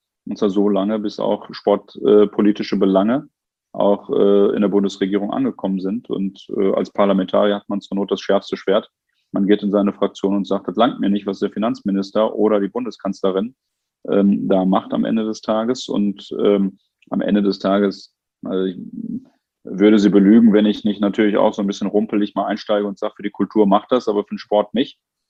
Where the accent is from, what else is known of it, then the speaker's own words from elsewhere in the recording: Homberg, North Rhine-Westphalia, Germany; born there; ich bin gebürtiger Homberger. Ja. Das ist nach Duisburg eingemeindet worden.